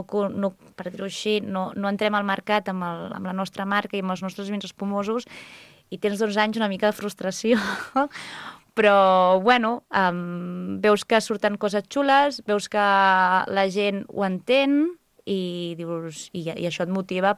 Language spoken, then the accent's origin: Catalan; Sant Sadurní d'Anoia, Catalonia, Spain; jo sóc filla de Sant Sadurní, sóc filla de cavistes, les Caves Esmel, de molts anys